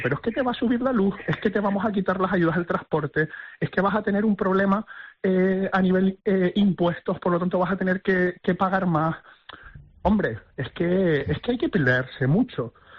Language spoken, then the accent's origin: Spanish; Canary Islands, Spain; vamos a defenderlos como canarios